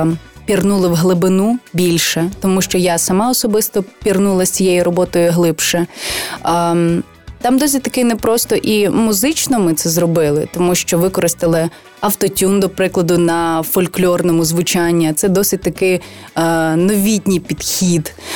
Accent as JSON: {"language": "Ukrainian", "region": "Western Ukraine", "country": "Ukraine", "said": "Мені 27 років, я живу в Україні, я українка, я із Західної України."}